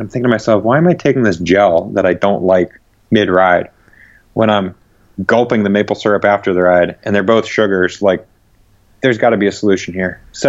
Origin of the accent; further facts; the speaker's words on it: New England, United States; Because I'm from New England, where maple syrup is native here in the United States